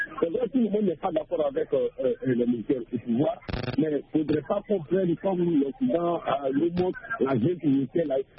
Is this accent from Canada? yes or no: no; Côte d’Ivoire; comme chez nous, en Côte d'Ivoire